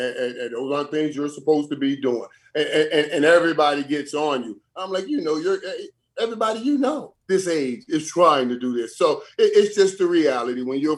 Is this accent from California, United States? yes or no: no; Miami, Florida, United States; I'm from Miami. You don't get this dark unless you love heat.